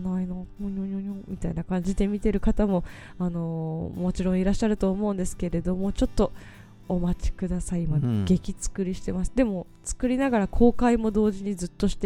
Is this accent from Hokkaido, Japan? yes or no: no; Sagamino, Kanagawa, Japan; 私の地元の、あの相模野の方、